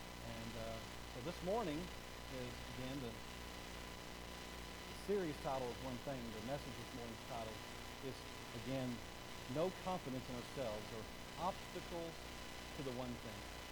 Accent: Bowie, Texas, United States; 60 miles north of here, a little town of Bowie, my hometown I was raised in.

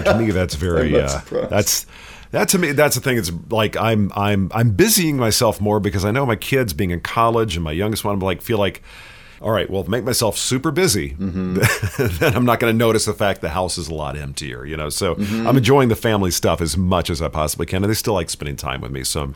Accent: Texas, United States; You see, as a kid growing up in Texas, I thought everybody in Chicago lived in a big suburban house.

